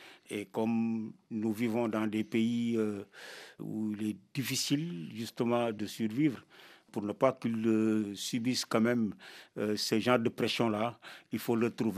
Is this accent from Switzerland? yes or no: no; Senegal; born there; De toute façon, je suis sénégalais. Parce que je suis né au Sénégal, je parle wolof